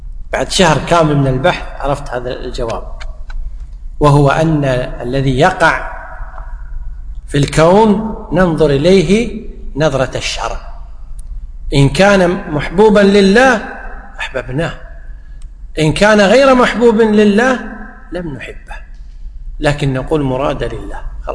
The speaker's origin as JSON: {"language": "Arabic", "country": "Kuwait", "said": "حتى عندنا في الكويت في بعض الشوارع الكاميرات موضوعة شاشاتها في مركز المرور."}